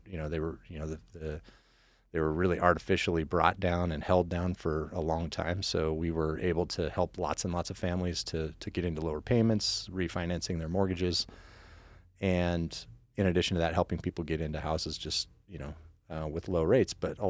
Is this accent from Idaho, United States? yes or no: yes; Twin Falls, Idaho, United States; also born or lived in Eugene, Oregon; Yeah, so I grew up here in Twin Falls and then went to school over in Eugene, Oregon.